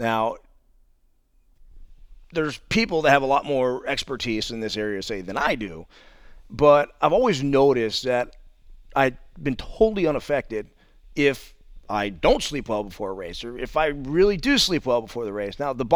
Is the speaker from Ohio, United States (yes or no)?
no; California, United States; Now, I grew up in the Bay Area and for the most part lived on the peninsula my entire life.